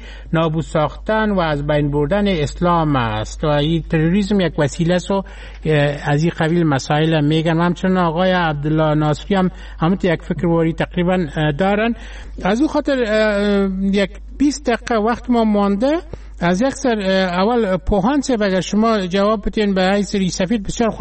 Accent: Afghanistan; خب ما هم از افغانستان هستیم

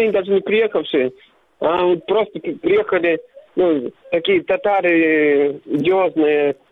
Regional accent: Crimea, Ukraine; Алло, здравствуйте. Это я из Крыма.

